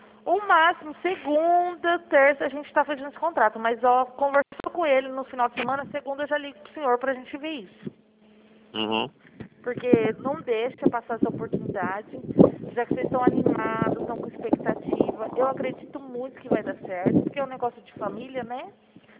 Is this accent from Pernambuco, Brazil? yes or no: no; Araçatuba, São Paulo, Brazil; Sou de Araçatuba